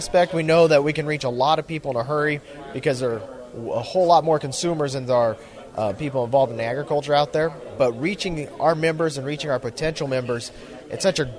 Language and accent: English; Geltner, Nebraska, United States; I'm from Geltner, Nebraska. I farm with my dad and my brother there